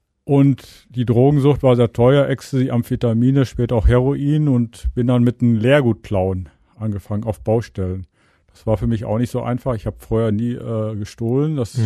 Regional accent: North Rhine-Westphalia, Germany; Ja, ich bin im Münsterland groß geworden.

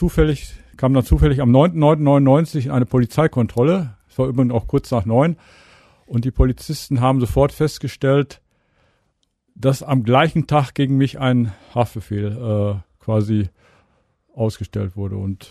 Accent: North Rhine-Westphalia, Germany; Ja, ich bin im Münsterland groß geworden.

